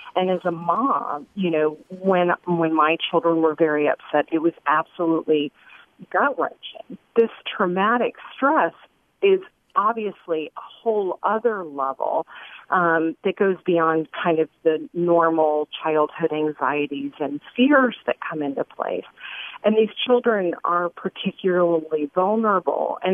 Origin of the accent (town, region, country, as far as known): Miami, Florida, United States; born or raised there